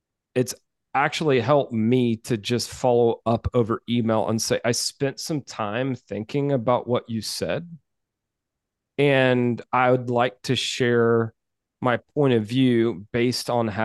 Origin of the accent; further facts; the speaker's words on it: the South, United States; I grew up in the South, and it's true that Southerners are sometimes like polite to a fault